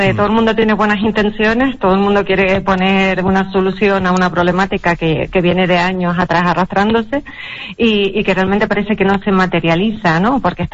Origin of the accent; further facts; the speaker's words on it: San Cristóbal de La Laguna, Canary Islands, Spain; soy lagunera de pura cepa y me voy de visitante a Fuerteventura, pero sigo siendo canaria y sigo estando en mi tierra